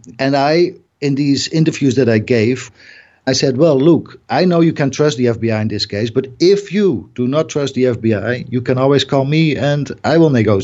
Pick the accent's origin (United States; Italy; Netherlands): Netherlands; English is a second language; because we are also talking about a Vermeer, a Rembrandt, painters from my hometown.